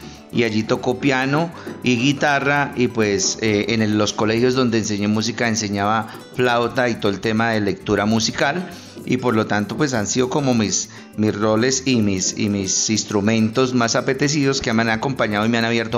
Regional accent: Quetame, Cundinamarca, Colombia; Yo soy de Cundinamarca, de Quetame, Cundinamarca, un pueblo oriente de este departamento.

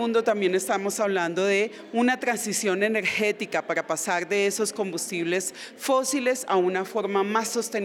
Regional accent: La Guajira, Colombia; Yo soy de La Guajira.

